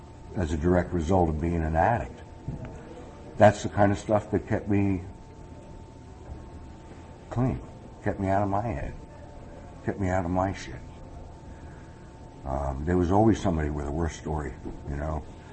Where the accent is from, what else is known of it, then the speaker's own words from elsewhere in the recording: New Jersey, United States; I grew up in North Jersey, but I always liked the country.